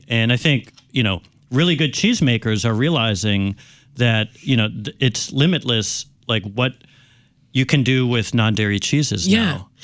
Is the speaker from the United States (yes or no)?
yes; Wisconsin, United States; I mean, I grew up in Wisconsin and I'm a vegan chef